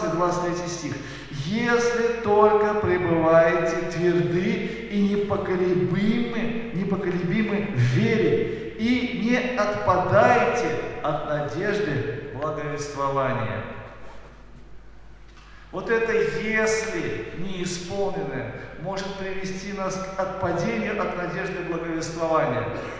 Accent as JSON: {"language": "Russian", "country": "Azerbaijan", "tie": "born or raised there", "said": "Я вот родился и вырос в Азербайджане, и вот там поступают именно так."}